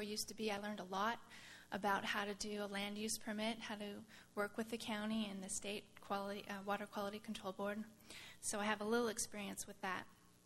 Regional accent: Santa Cruz, California, United States; now in Los Osos, United States; I've lived here about 15 years. I'm originally from Santa Cruz, and Santa Cruz was a wonderful place to grow up.

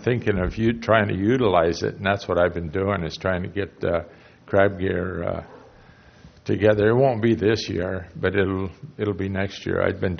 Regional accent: Avila Beach, California, United States; I was not born here. I was born in Avila and raised in Avila.

